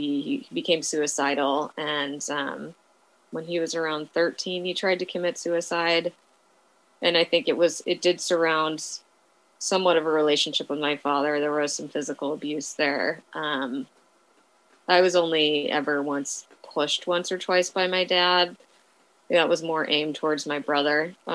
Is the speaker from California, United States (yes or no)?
yes; Menlo Park, California, United States; I grew up in California and on the peninsula in Menlo Park.